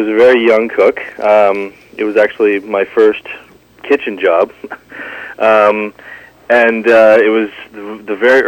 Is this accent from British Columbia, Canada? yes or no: no; London, Ontario, Canada; No, I'm from London, Ontario.